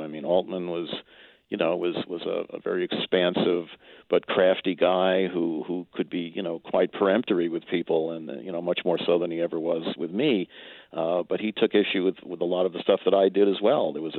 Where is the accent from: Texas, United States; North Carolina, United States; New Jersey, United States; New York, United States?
New York, United States; I grew up in New York and in the suburbs, and I was able to see a lot of great movies in the revival houses and occasionally on TV.